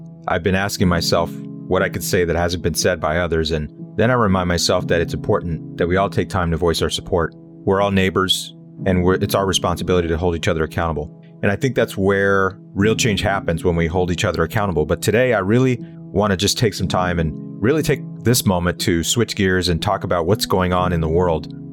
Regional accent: Santa Monica, California, United States; My dad's Black. He was raised in Texas, and my mom's from El Salvador. And I was raised in Santa Monica, right next to Santa Monica College.

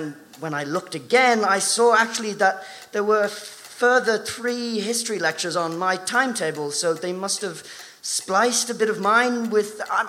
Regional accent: Islington, London, United Kingdom; So, I'm from North London, from Islington, and I...

